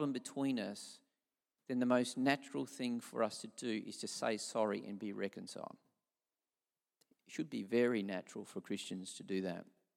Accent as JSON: {"language": "English", "region": "South Australia", "country": "Australia", "tie": "born or raised there", "said": "And from the age of about 11, I grew up travelling around South Australia and got to see lots of things."}